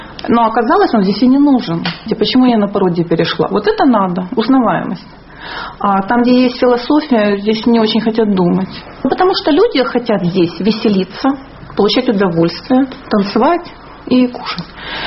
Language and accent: Russian; Ukraine; now in Israel; Я с Украины сама.